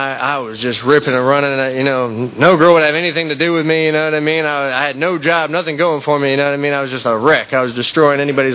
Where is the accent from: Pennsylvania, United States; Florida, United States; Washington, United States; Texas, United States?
Florida, United States; St. Petersburg; And me, I'm from St. Pete.